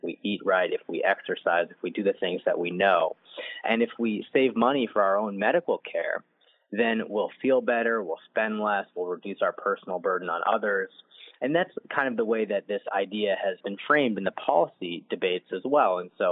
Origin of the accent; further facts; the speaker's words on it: Ohio, United States; So I grew up in Ohio.